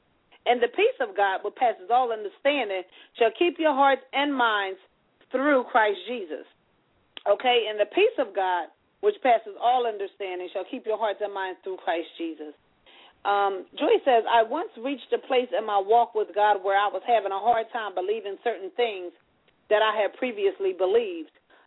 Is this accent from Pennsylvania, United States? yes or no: no; Fenton, Missouri, United States; the fact that I was a woman from Fenton, Missouri, whom no one knew, wouldn't make any difference in my life or ministry.